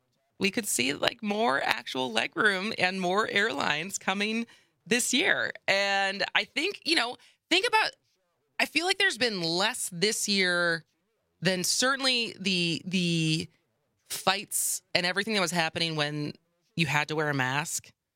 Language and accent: English; Midwest, United States; So, you know, I come from tall stock. I'm from the Midwest. I'm 5'10".